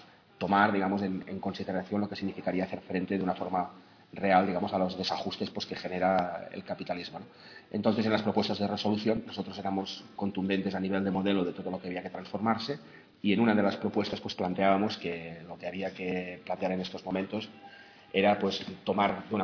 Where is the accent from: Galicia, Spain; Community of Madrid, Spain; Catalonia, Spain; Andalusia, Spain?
Catalonia, Spain; con lo buenos que somos los catalanes